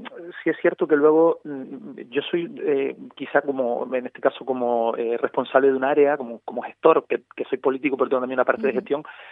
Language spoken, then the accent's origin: Spanish; Canary Islands, Spain; me da mucha alegría como majorero, como canario